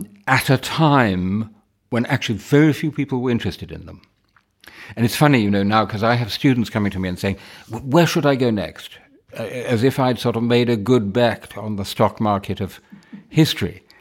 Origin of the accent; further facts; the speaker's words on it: Wimbledon, London, United Kingdom; born there; My family is entirely British. I was born in Wimbledon. What could be more British than that?